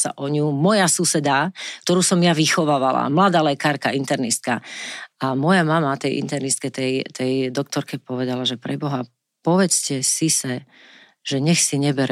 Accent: Žilina, Žilina Region, Slovakia; lebo ja som vyrastala sama v Žiline, v dome, kde som nemala žiadnych susedov

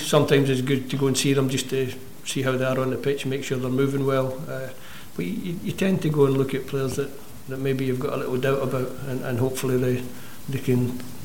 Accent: Scotland, United Kingdom; accent: Scottish; moved away; I don't think I sound English. I think I sound pretty much the way I sounded when I went down south. Always been patriotic about Scotland.

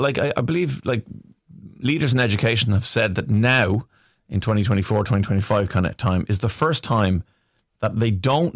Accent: Ireland; because we're Irish. And we know how small Ireland is

